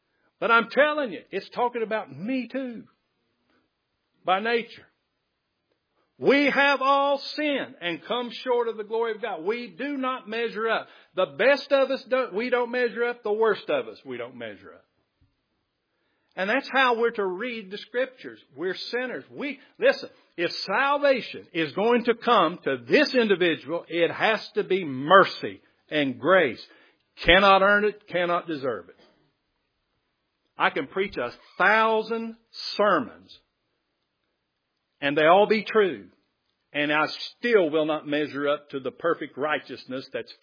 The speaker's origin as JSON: {"language": "English", "region": "the South", "country": "United States", "tie": "born there", "said": "I was born in the South. This is the Bible Belt."}